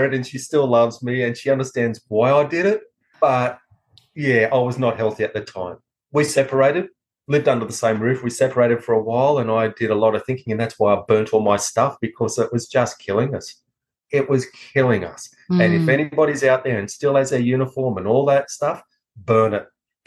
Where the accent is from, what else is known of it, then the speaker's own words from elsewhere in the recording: Australia; born there; I come from a German immigrant family who came to Australia. Yeah, I was born in Australia. I have two identities. I'm either German or Aussie.